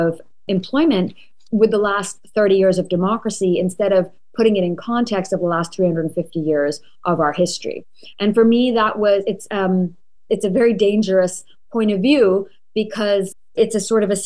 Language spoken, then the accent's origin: English; South Africa; moved away as an adult; also born or lived in Connecticut; now in Los Angeles, United States; I grew up between South Africa and Connecticut. I was born in South Africa. Most of my upbringing was in South Africa. And then I went to college in Connecticut and I've been living in LA ever since.